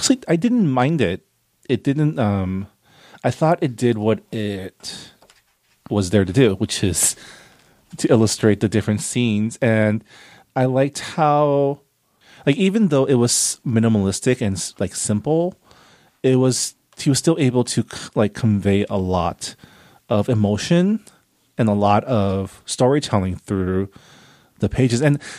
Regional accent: Canada; I am also Canadian, yes.

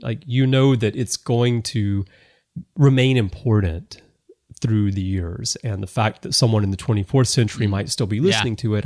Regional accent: Alabama, United States; Well, you know, for me, I'm from the South. I'm from Alabama, and I grew up around jazz.

